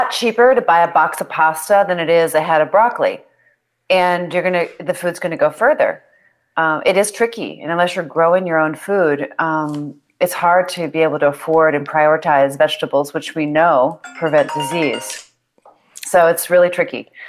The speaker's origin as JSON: {"language": "English", "town": "Washington", "region": "District of Columbia", "country": "United States", "tie": "born or raised there", "also_born_or_lived": "New York City / Europe", "said": "after I grew up in Washington, D.C., the suburbs, I went to New York City, and then I moved to Europe. So I lived in Europe for 10 years"}